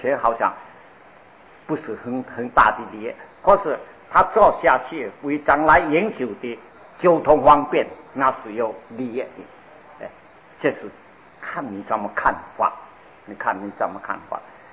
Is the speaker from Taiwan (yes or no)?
no; China; 可是呢，我是讲我们中国人啊最坏，哎，好的没有笑，笑人家还没有做就拼命吹牛，这是中国人的一个失败